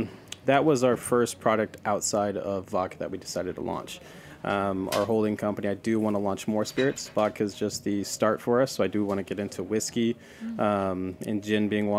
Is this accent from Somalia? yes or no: no; Pacific Northwest, United States; But I grew up in the Northwest. That's where I'm from.